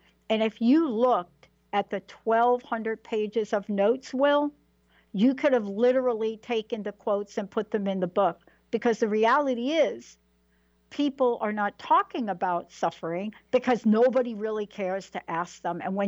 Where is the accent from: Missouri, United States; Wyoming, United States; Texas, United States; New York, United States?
New York, United States; Bronx; I'm a girl from the Bronx.